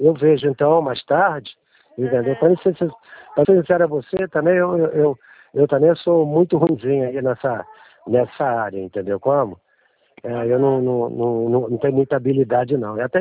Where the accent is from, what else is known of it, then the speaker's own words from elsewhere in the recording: Búzios, Rio de Janeiro, Brazil; Eu sou daqui de Búzios. Ao lado aqui de Cabo Frio.